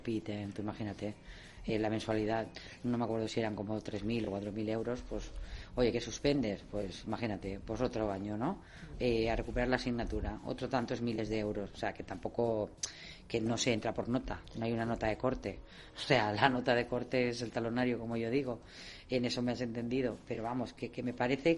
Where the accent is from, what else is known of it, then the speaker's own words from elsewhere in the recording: Valencia, Valencian Community, Spain; me hubiera encantado irme a Valencia, que soy valenciana